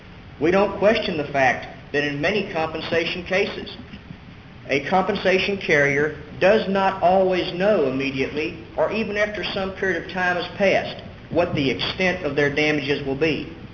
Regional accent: Houston, Texas, United States; I'm from Houston.

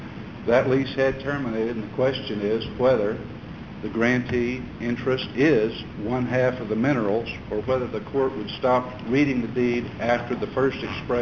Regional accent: San Antonio, Texas, United States; I'm from San Antonio, Texas.

